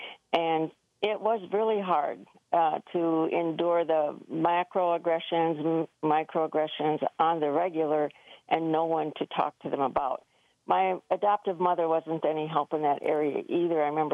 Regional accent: Wisconsin, United States; For myself, I grew up in Wisconsin.

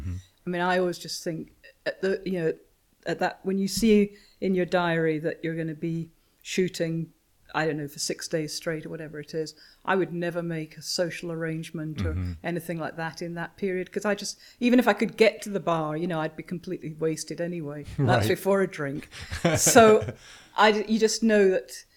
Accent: England, United Kingdom; I am from Britain and I love to go home and visit my family as often as I can.

